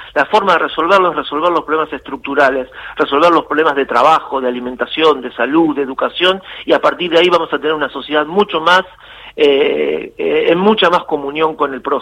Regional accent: Argentina; nos duele como argentinos, como gente de bien

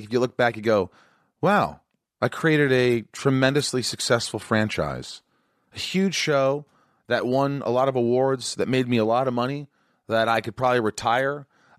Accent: Indiana, United States; born or raised there

